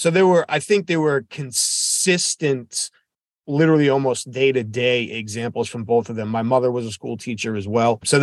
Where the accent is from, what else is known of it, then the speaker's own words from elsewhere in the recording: New Hampshire, United States; Where I grew up in New Hampshire.